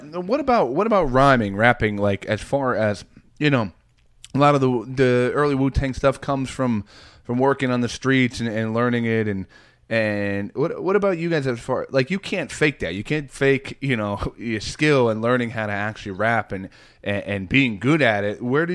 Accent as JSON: {"language": "English", "town": "Woodbridge", "region": "New Jersey", "country": "United States", "tie": "born or raised there", "said": "I grew up in Woodbridge, New Jersey, you know, a couple miles away from Staten Island."}